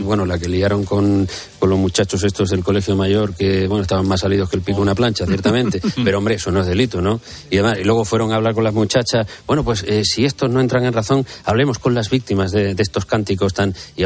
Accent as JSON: {"language": "Spanish", "country": "Spain", "said": "los españoles, que como españoles estamos recibiendo continuamente ataques y señalamientos"}